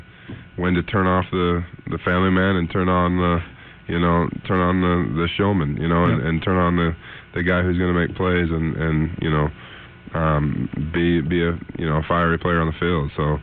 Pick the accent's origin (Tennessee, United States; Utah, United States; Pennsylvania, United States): Utah, United States; You know, just I'm from Utah, so, you know, I grew up in a middle class neighborhood, and you know, I grew up close to the mountains